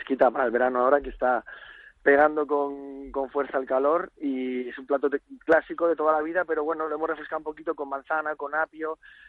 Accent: Community of Madrid, Spain; also born or lived in Cádiz; Estamos contentos en Madrid, somos madrileños y la verdad es que aunque llevemos 9 años en Cádiz, hemos vuelto a casa

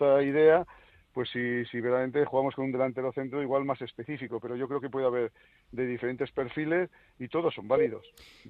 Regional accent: Spain; como digo, españoles y como entrenador y seleccionador que soy en este momento.

